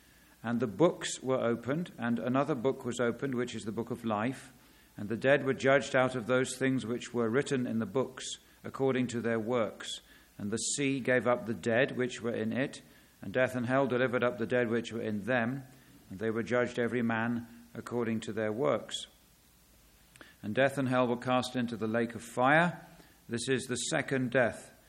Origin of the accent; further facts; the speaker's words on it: England, United Kingdom; I'm from England, just visiting here for the weekend.